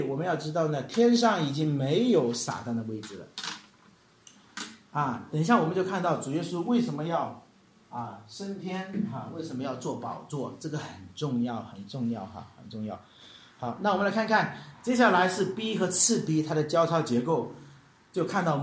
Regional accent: China; 我们中国人是有儿子和孙子之分对不对

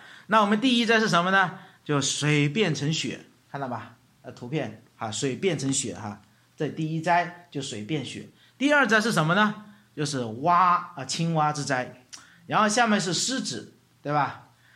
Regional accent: China; 我们中国和这个犹太历很像

